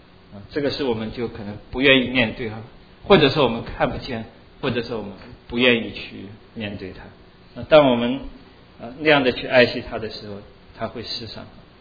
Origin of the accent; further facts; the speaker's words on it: China; 我们中国人对这个最有体会